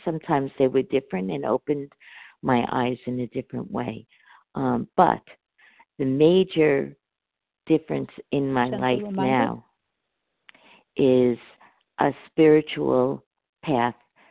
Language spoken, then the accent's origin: English; New York, United States; I'm from New York.